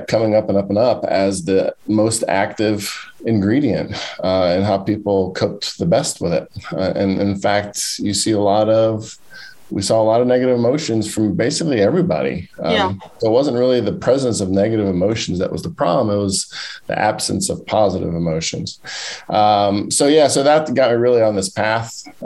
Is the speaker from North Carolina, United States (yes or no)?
no; Maryland, United States; So I grew up in Maryland on the East Coast and went to undergrad at William & Mary